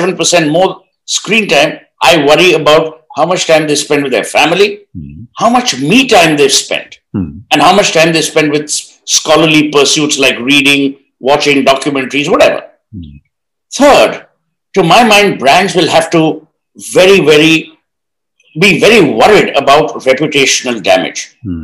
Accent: Kolkata, West Bengal, India; When we were growing up in Calcutta, we never bought branded tea.

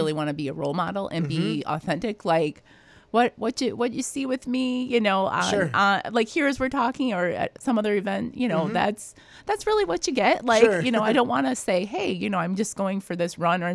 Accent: Michigan, United States; now in Wisconsin, United States; I know we have it in Wisconsin. I grew up in Michigan and we had it over there, was a camp for kids with diabetes.

